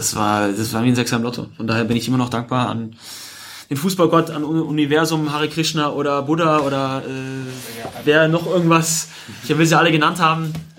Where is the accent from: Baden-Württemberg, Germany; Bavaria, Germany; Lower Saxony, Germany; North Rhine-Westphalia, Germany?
Bavaria, Germany; Munich; weil ich dann nach München in meine Heimat erstmal zurückgezogen bin.